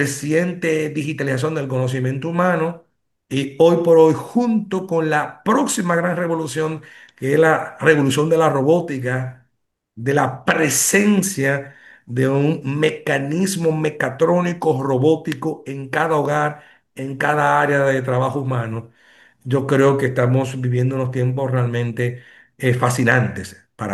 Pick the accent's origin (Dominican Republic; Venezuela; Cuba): Dominican Republic